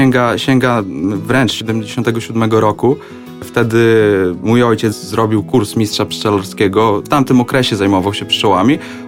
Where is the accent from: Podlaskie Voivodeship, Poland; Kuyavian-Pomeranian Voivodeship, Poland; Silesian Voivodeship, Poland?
Podlaskie Voivodeship, Poland; Białystok; pochodzę z Białegostoku i gdzieś tam Białystok bardzo mi jest bliski